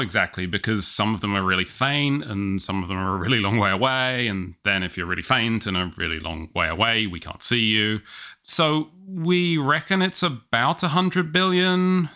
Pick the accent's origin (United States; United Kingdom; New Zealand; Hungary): United Kingdom; England; moved away as an adult; So despite being very English and very cautious about leaving a country where I'd lived my entire life, I jumped at the chance.